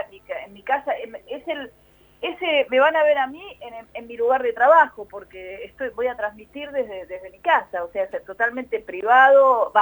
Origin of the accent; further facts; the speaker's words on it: Argentina; también soy una música argentina remadora